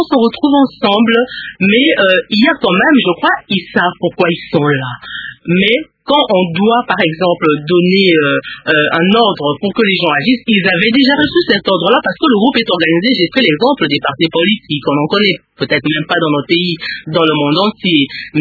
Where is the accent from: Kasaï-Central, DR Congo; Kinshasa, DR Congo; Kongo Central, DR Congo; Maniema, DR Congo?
Kinshasa, DR Congo; nous avions connu ce cas chez nous à Kinshasa